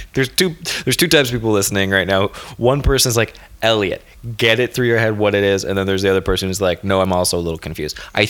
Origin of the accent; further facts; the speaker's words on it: Florida, United States; I grew up in Florida and people in Florida would be like, Coke means everything.